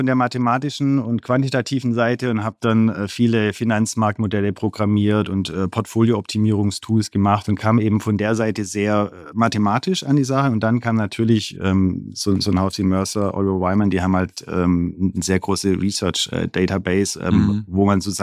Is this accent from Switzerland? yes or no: no; Horb am Neckar, Baden-Württemberg, Germany; Ich komme aus einem kleinen Dorf oder Ort, 20.000 Einwohner, der Name ist Horb am Neckar, ist nahe dem Schwarzwald bei Tübingen, zwischen Tübingen und Freudenstadt.